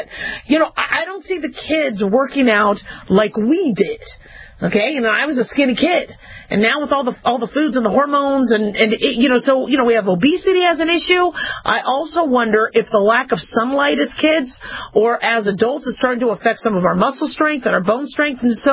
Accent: Phoenix, Arizona, United States; also born or lived in Las Vegas, United States; so I grew up in Las Vegas and I grew up in Phoenix, Arizona. And we moved back and forth a lot as a kid.

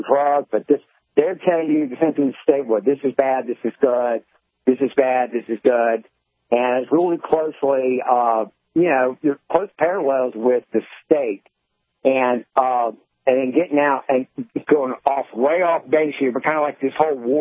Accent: South Carolina, United States; And I grew up here in South Carolina, born, raised Baptist

